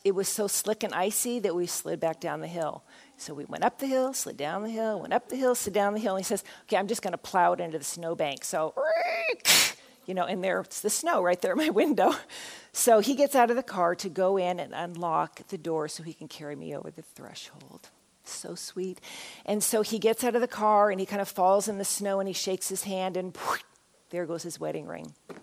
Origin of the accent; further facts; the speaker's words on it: Washington, United States; also born or lived in California; now in Colorado Springs, United States; I was raised in Washington State and then went to college in Southern California at Azusa Pacific University.